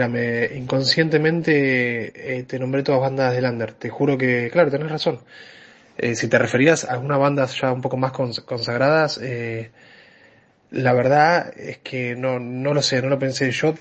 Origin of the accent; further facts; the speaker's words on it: Buenos Aires Province, Argentina; Acá somos de Zona Sur, ensayamos en Lomas.